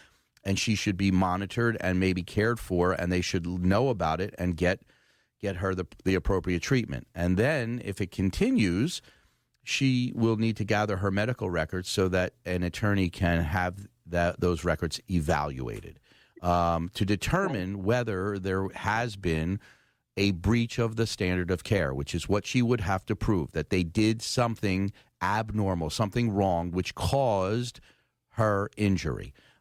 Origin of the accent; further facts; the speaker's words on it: Philadelphia, Pennsylvania, United States; from the Oxford Circle.